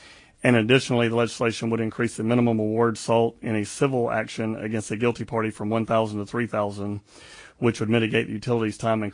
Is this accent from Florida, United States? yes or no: yes; Trilby, Florida, United States; Is this because I'm from Trilby?